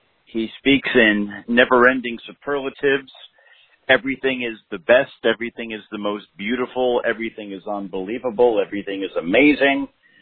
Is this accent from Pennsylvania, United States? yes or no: no; New Jersey, United States; I come from New Jersey. I'm a Yankee.